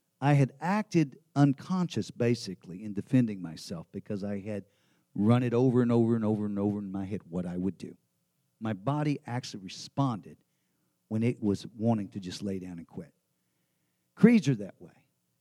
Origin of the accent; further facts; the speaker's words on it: Texas, United States; And they would always say, just give them your wallet. But I'm from Texas.